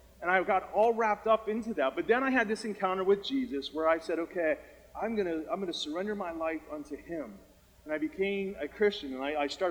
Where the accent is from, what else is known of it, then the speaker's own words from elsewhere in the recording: Beaver Falls, Pennsylvania, United States; I grew up in Beaver Falls, but this church camp was just on the other side of the Ohio border.